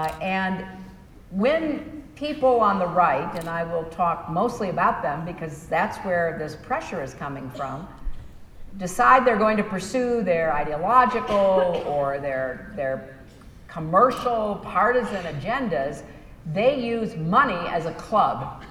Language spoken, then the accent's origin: English; United States; well, as a person, I'm okay. But as an American, I am really concerned.